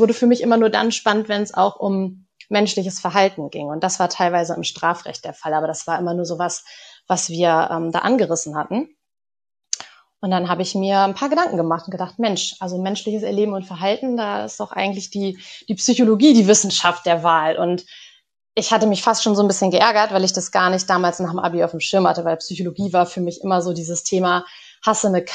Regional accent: Harpstedt, Lower Saxony, Germany; now in Bremen, Germany; ich bin ja ein Dorfkind, ne? Ich komme ja ursprünglich aus Harbstedt. Ich glaube, das kennen gar nicht so viele. Und bin dann aber ganz schnell auch nach Bremen rübergesiedelt

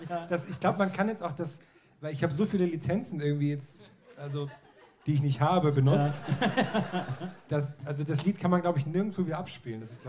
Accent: Berlin, Germany; Ja, ich bin Berliner

